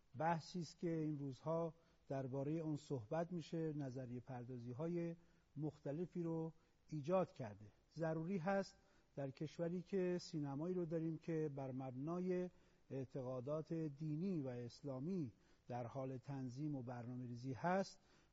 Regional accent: Iran; وظیفه دارم به عنوان یک ایرانی

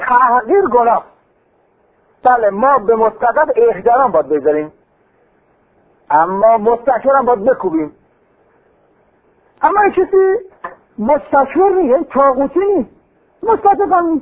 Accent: Iran; تا دید من ایرانیم

